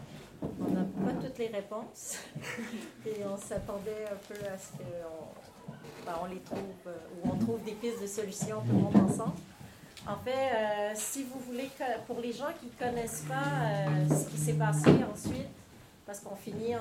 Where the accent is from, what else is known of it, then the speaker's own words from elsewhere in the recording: Quebec, Canada; moved away; Aujourd'hui, moi, je viens du Québec, donc j'ai une petite expérience là, qui commence à dater. Ça fait 2 ans que je suis ici maintenant.